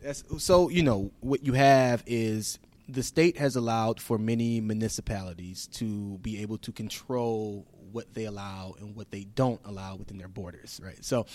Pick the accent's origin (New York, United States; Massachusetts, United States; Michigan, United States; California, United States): Michigan, United States; Pontiac; I hail from Pontiac, Michigan, so not that far from here.